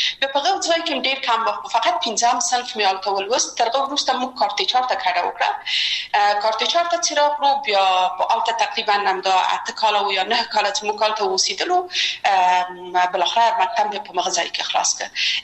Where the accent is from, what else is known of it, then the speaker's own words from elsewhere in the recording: Kabul, Afghanistan; یو خو موږ د مکرایانو په ساحه کې لوی سوي وو، هلته زموږ بلدتیا ډېره زیاته وه